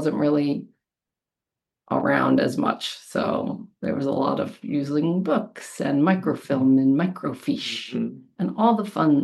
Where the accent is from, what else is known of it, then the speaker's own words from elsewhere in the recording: Massapequa, New York, United States; now in Farmingdale, United States; I grew up in Massapequa for most of my life until I moved here to Farmingdale. I'm a, as they call, newbie Farmingdaler, even though I've been here for 25 years.